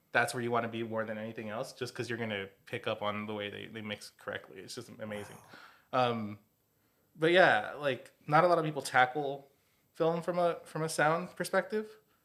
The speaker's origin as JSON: {"language": "English", "town": "Los Angeles", "region": "California", "country": "United States", "tie": "born or raised there", "said": "I am a Los Angeles native, one of the few in the entertainment industry."}